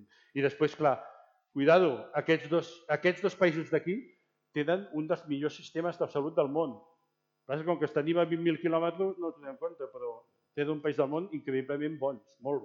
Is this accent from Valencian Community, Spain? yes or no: yes; Valencia, Valencian Community, Spain; Bé, bueno, soc de Can Fanga.